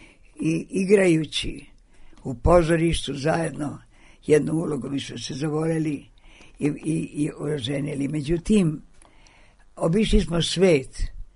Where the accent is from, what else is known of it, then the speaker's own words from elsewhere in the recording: Novi Sad, Vojvodina, Serbia; kad sam ja došla iz Novog Sada